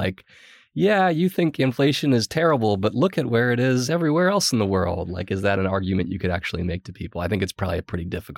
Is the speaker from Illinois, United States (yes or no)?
no; Eden Prairie, Minnesota, United States; I did. I grew up in the Minneapolis suburbs.